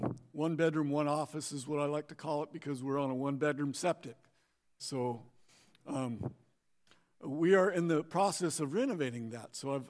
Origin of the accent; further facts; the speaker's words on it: Moses Lake, Washington, United States; I grew up in Moses Lake most of my life. I graduated Moses Lake High School.